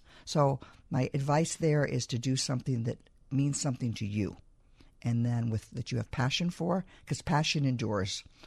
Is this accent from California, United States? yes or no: yes; California, United States; And please forgive my language. I'm from California